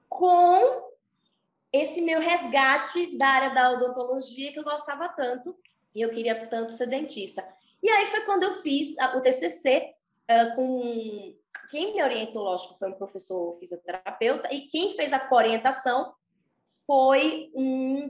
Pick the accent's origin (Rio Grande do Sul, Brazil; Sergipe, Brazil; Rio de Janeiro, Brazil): Sergipe, Brazil; Aracaju; now in São Paulo, Brazil; Eu vim de Aracaju para cá, para São Paulo.